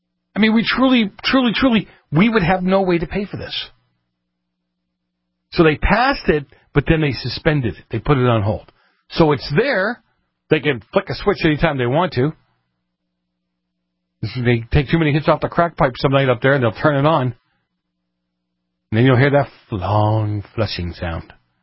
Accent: Massachusetts, United States; Massachusetts, my home state, hopefully it doesn't show, over $26 billion in total debt

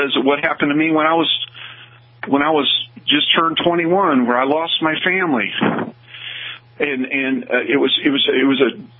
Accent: Missouri, United States; because I'm from Southern Missouri originally, and I tried to stir people in a good way when I was there

